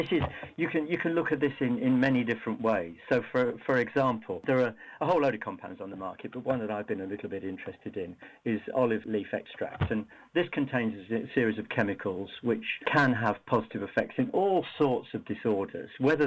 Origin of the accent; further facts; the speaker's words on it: United Kingdom; accent: British; in the UK, as you can tell from my accent, that's where I'm from.